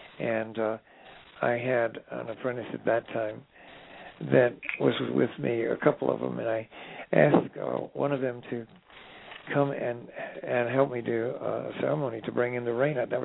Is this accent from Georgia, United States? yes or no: yes; Atlanta, Georgia, United States; going all over my hometown, which was Atlanta at the time